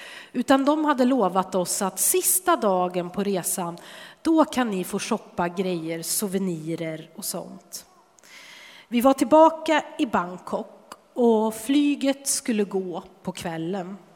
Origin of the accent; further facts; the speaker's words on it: Årjäng, Värmland, Sweden; I Årjäng där vi växte upp fanns inte en enda rulltrappa